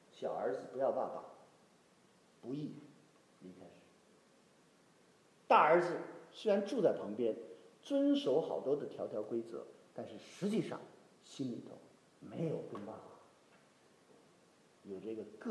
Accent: Xiamen, Fujian, China; 当时在我的老家厦门鼓浪屿啊，听过鼓浪屿这个地方吧？鼓浪屿在那个一个我们的山上一个祖屋里头，

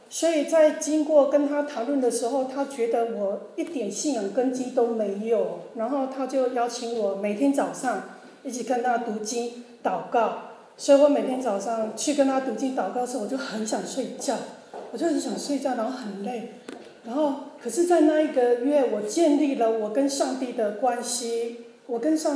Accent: southern Taiwan, Taiwan; moved away as an adult; 我也是从台湾来的，但是董姐是住北部，我住南部，两个还差蛮远的。那我大概就是八月份来的，八月份搬到Y M

